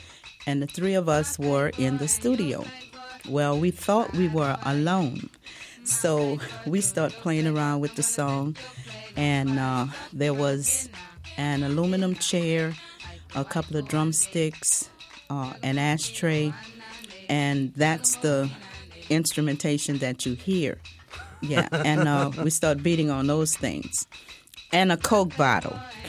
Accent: New Orleans, Louisiana, United States; Well, we are from New Orleans, the land of Dixie.

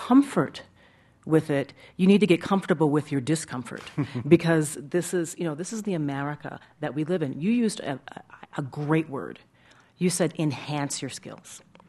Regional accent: Minnesota, United States; grew up in Minnesota, but there are a number of states that now have very large minority populations.

